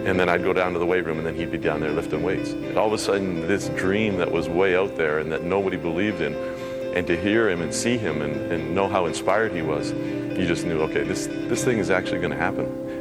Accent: Niagara Falls, Ontario, Canada; The day after, he came to Niagara Falls, my hometown.

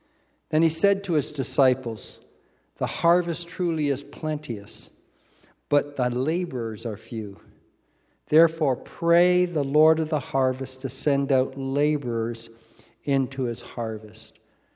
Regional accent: Hamilton, Ontario, Canada; I remember as a boy, because I grew up in Hamilton

